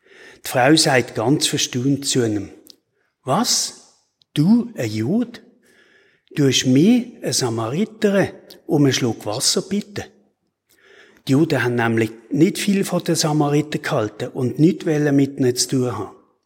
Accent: Basel, Basel-Stadt, Switzerland; now in Wattenwil, Switzerland; bin ich in Basel geboren und aufgewachsen. Obwohl ich schon seit 25 Jahren hier in Wattenwil wohne, habe ich das Berndeutsch einfach nicht angenommen.

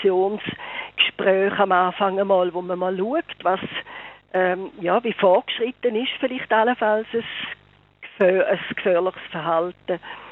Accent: Switzerland; auch bei uns in der Schweiz

